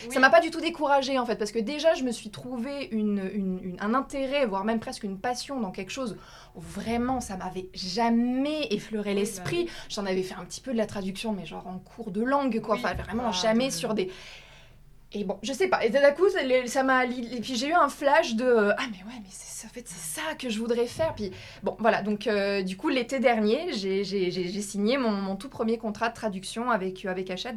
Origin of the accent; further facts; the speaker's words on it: Aix-en-Provence, Provence-Alpes-Côte d'Azur, France; sachant qu'on est d'Aix tous les deux, on est d'Aix en Provence tous les deux, donc on s'était dit, on va revenir ici